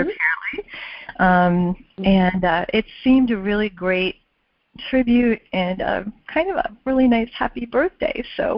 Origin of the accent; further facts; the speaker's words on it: Annapolis, Maryland, United States; Maryland. Annapolis, Maryland.